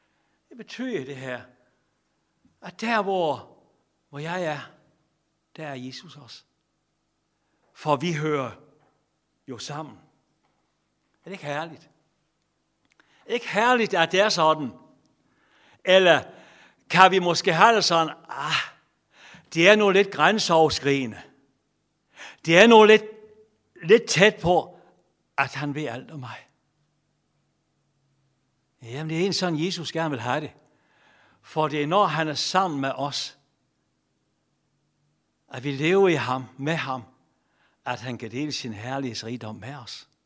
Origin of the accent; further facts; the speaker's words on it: West Jutland, Denmark; Altså selv over i Jylland, hvor jeg kommer fra, særligt Vestjylland, hvor jeg stammer fra